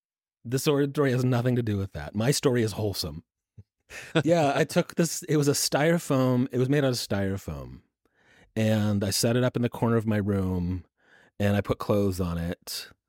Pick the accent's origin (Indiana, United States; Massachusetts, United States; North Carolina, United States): Indiana, United States; Evansville; I grew up in Evansville, Indiana.